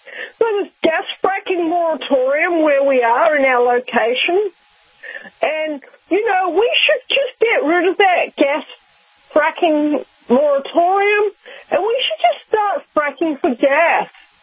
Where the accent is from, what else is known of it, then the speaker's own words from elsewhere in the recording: Rotorua, Bay of Plenty, New Zealand; because I grew up in Rotorua, which is a geothermal field.